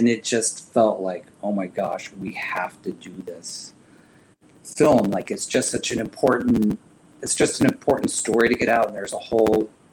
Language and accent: English; Midwest, United States; Understanding growing up in the Midwest, like I felt like I knew these characters